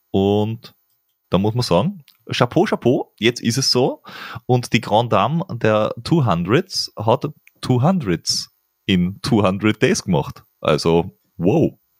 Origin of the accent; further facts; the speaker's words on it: Austria; Außerdem, wir sind aus Österreich und das ist in der Schweiz.